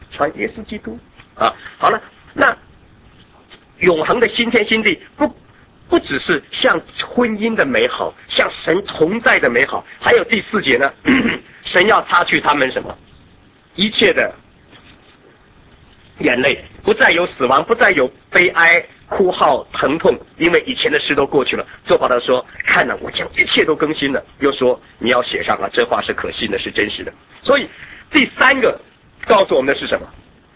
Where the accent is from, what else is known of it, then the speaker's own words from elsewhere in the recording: China; 所以我们中国人得救的盼望在哪里？